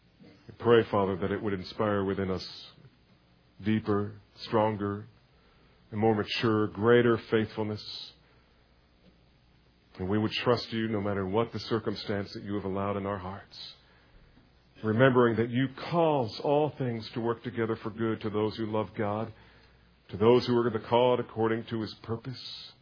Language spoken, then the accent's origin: English; New Jersey, United States; just amazingly 3 miles from where I grew up in New Jersey, in a little place that's now called Crosswicks